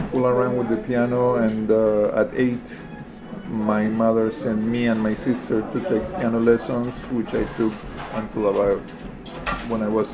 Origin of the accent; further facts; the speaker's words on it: Buenos Aires, Argentina; I'm from Buenos Aires, Argentina.